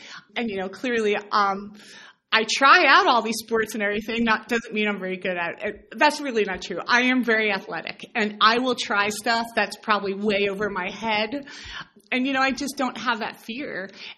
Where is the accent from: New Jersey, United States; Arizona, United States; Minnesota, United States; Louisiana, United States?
New Jersey, United States; also born or lived in New York City; Well, you know, I'm from New Jersey. I've lost my accent, I believe. And, you know, I lived in New York City for a long time.